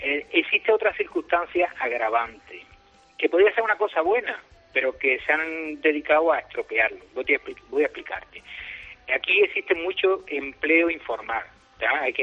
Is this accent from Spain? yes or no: yes; Granada, Andalusia, Spain; Yo soy de Granada, de los Vergeles, al lado del Sailín.